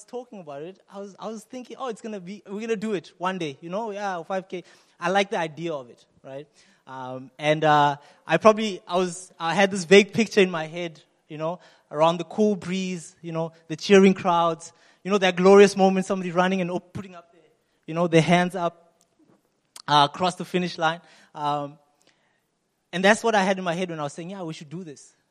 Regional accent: Kenya; I know I'm Kenyan, for those who know, but I'm not the running type. That's not, there's a different tribe, you know?

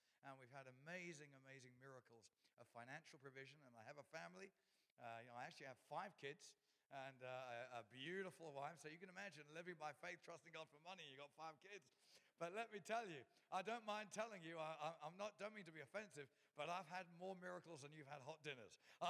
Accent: South East England, United Kingdom; now in England; so I come from Surrey in the UK, and that's where I was born and raised. Today I live in the with my beautiful wife and kids in the East Midlands, but I was raised in Surrey, just kind of outside of South London

